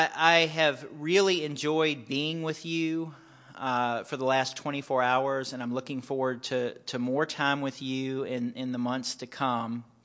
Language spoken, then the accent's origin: English; Virginia, United States; I grew up in Virginia. I have 3 degrees and served for 11 years as a Lutheran pastor in North Carolina, South Carolina, and Florida.